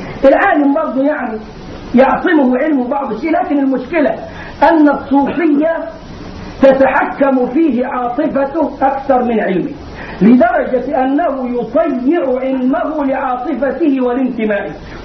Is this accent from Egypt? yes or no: yes; Egypt; الجماعة اللي بيعملوا الموالد عندنا في مصر للاولياء حاسبين التواريخ مظبوط